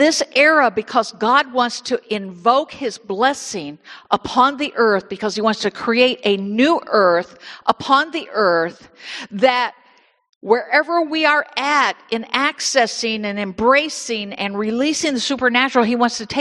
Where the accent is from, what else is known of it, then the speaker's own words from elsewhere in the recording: Bible Belt, United States; You know, I grew up not in Michigan. I grew up in the Bible Belt.